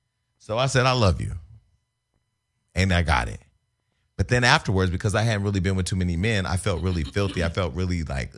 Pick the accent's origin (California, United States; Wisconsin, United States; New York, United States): California, United States; Stockton; I didn't really know a lot of gay niggas because I was from Stockton, whatever.